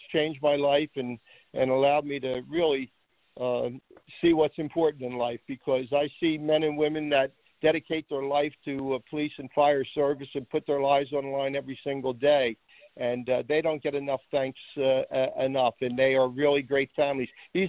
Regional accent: Philadelphia, Pennsylvania, United States; My grandfather was a police officer when I grew up in Philadelphia. He actually died the year I was born, 1945.

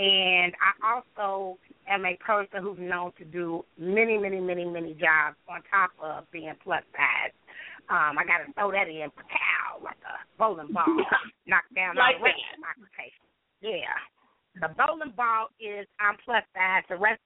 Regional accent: Dallas, Texas, United States; born there; now in Cincinnati, United States; I was born in Dallas, Texas, but I live in Cincinnati, Ohio.

